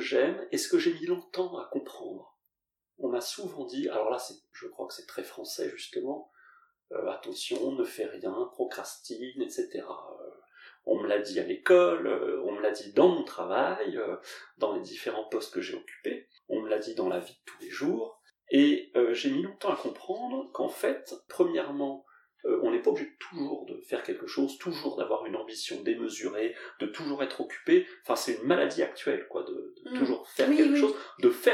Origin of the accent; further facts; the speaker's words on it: Sarcelles, Île-de-France, France; mais j'ai grandi à Sarcelles, c'est une banlieue où, faut se défendre au niveau du sport, faut être fort, faut être musclé